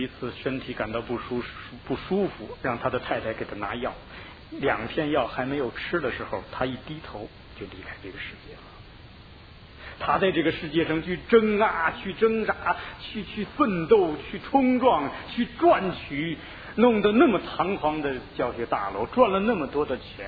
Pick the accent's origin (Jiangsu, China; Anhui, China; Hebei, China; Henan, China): Henan, China; Lankao; 我老家是河南兰考县，我们那个村子又是兰考县最贫穷的一个村子